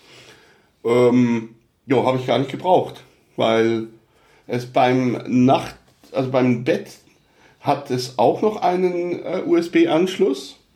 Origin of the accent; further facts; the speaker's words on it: Switzerland; Aber als Schweizer hat man es ja sowieso so